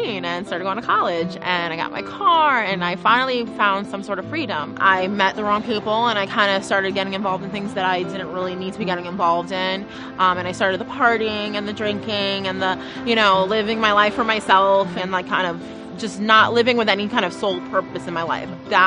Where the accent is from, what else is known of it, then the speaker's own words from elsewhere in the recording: Jersey City, New Jersey, United States; So, I was born and raised here in Jersey City, New Jersey.